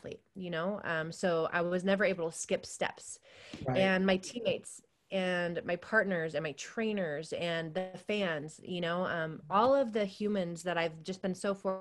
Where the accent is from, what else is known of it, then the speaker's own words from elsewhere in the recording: Saratoga, California, United States; I'm from Saratoga. I'm from like a bubble in a bubble.